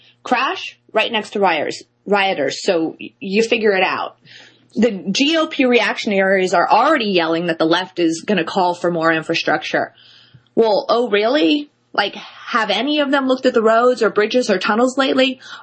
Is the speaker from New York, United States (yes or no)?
yes; New York City, New York, United States; I grew up in New York City